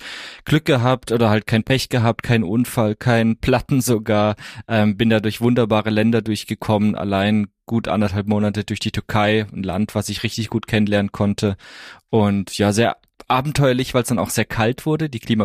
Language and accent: German; Freiburg, Baden-Württemberg, Germany; ich bin tatsächlich mit 15 von Freiburg, wo ich aufgewachsen bin, ans Mittelmeer gefahren.